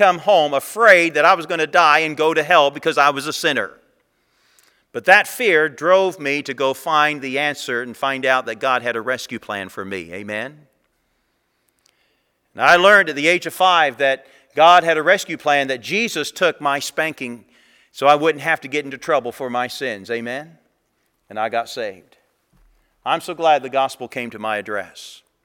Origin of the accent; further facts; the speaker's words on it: Indiana, United States; born there; I was born in Indiana into a preacher's home.